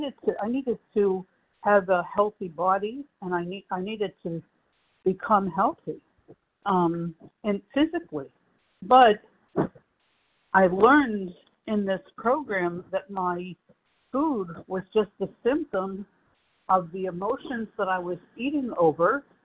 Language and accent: English; Passaic, New Jersey, United States; now in Boca Raton, United States; I'm from Passaic, New Jersey. Right now I'm living in Boca Raton, Florida.